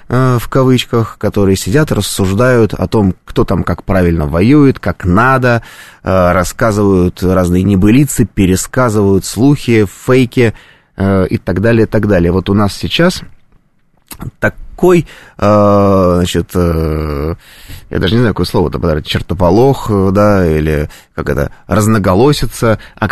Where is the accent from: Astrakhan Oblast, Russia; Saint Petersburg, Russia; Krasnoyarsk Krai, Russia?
Saint Petersburg, Russia; Например, в моем родном городе Санкт-Петербурге это принято распоряжением губернатора города на весь год.